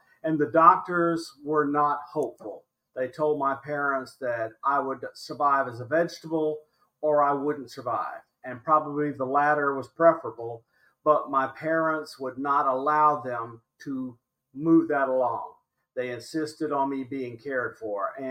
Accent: Tennessee, United States; born there; So I was born in Middle Tennessee, in the southern part of the United States, in 1954.

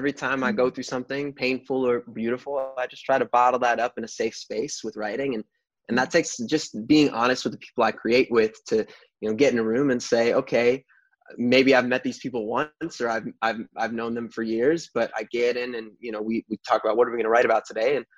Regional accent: New York, United States; I've had music in my bones forever. I grew up in New York, so I would see...

